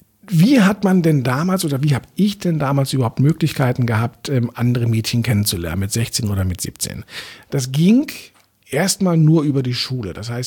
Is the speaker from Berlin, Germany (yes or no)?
yes; Berlin, Germany; Und ich bin in Eichkamp aufgewachsen, waren als Kinder oft mit den Rädern am Teufelssee